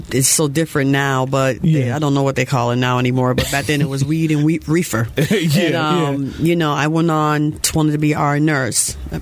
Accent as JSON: {"language": "English", "region": "Connecticut", "country": "United States", "tie": "born or raised there", "said": "Well, I grew up in Connecticut up north, and my father was an alcoholic"}